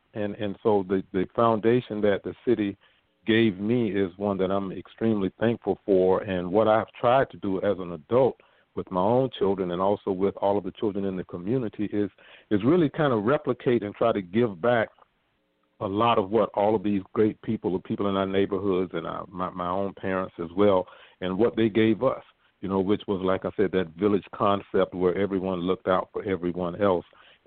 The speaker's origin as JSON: {"language": "English", "town": "Revere", "region": "Massachusetts", "country": "United States", "tie": "born or raised there", "said": "I'm born and raised in Revere Beach, and I always tell people I am a proud resident of Revere Beach. I grew up on First Street on the south end of Revere Beach"}